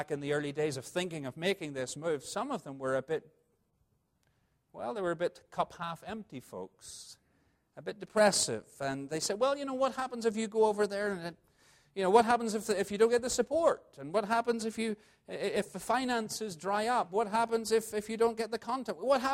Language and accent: English; Northern Ireland, United Kingdom; I come from Northern Ireland, where the weather is pretty much gray most of the year.